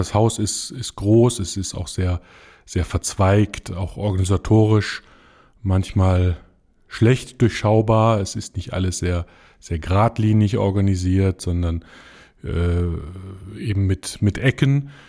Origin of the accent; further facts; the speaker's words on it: Cologne, North Rhine-Westphalia, Germany; Standort war immer Köln. Privat bin ich Kölner, bleibe auch Kölner.